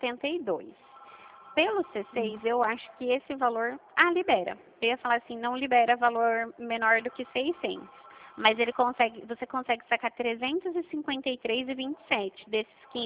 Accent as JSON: {"language": "Portuguese", "town": "Dracena", "region": "São Paulo", "country": "Brazil", "said": "Nós somos de Dracena."}